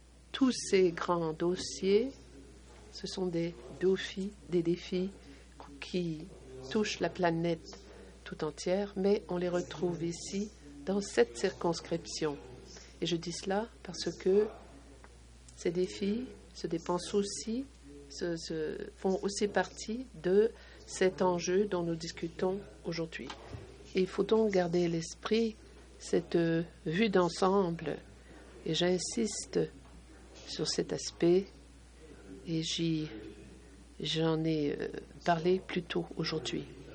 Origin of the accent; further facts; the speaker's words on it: Waswanipi, Quebec, Canada; je suis ici à titre personnel parce que je suis d'ici, je suis originaire de Waswanipi.